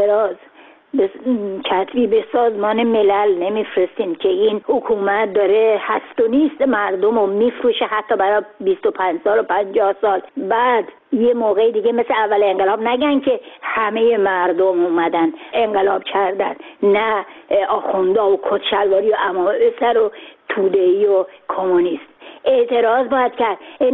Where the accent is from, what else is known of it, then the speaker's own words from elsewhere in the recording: Iran; خواستم به عنوان یک ایرانی